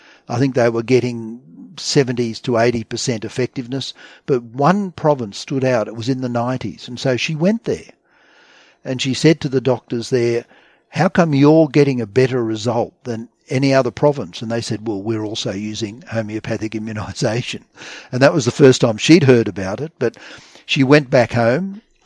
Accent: Australia; as an Australian

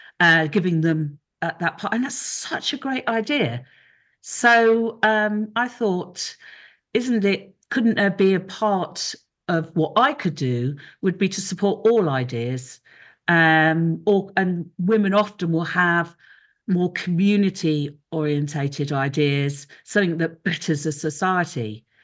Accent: Guernsey; Yes, I am from the UK. I'm from Guernsey in the Channel Islands.

